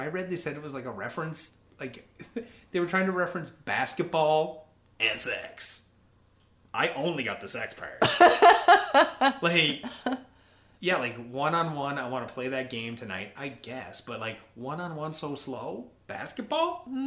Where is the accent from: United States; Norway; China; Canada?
Canada; Like, think us being Canadian.